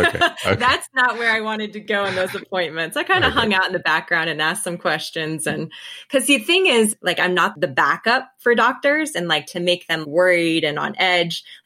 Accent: Colorado, United States; now in New Zealand; I am from Colorado originally and went to vet school in New Zealand

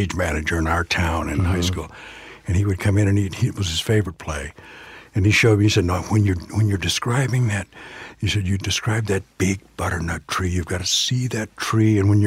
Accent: California, United States; I grew up in Southern California.

